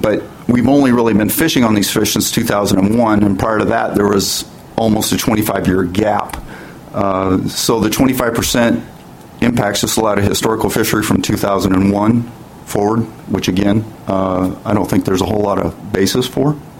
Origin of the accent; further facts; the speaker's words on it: Walla Walla, Washington, United States; I'm just here representing myself and some other folks in Southeast Washington. I'm from Walla Walla.